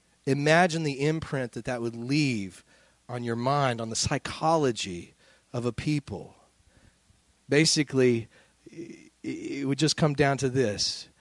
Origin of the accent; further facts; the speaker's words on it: United States; You know, most of us growing up in America, we grow up with a certain mentality, don't we?